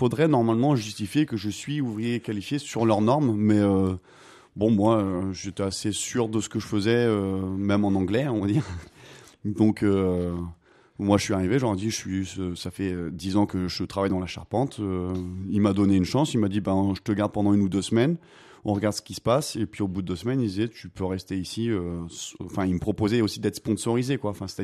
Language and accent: French; Auvergne-Rhône-Alpes, France; Puis moi, je suis du Vercors, enfin, de la Drôme, je suis souvent dans le Vercors, j'habite en Haute-Savoie.